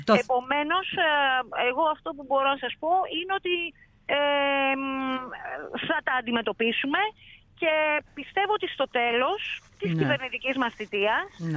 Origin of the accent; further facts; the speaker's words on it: Grevena, Western Macedonia, Greece; επειδή είμαι από χωριό, από τα Γρεβενά